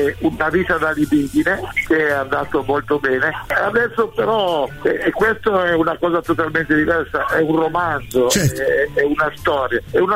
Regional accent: Verona, Veneto, Italy; perché io che sono cresciuto a Verona

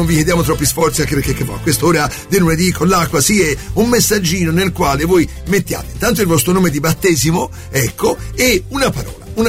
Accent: Florence, Tuscany, Italy; sono tornato ora da poco in zona, abbia pazienza … come la può sentire, ecco, anche c'è un accento diverso, vengo da Firenze

